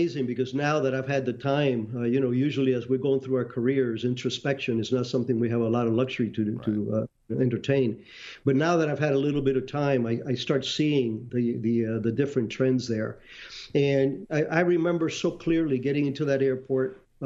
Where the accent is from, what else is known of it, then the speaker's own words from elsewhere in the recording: Cuba; I was born in Cuba, 1951. I was there when the Castro revolution was going on.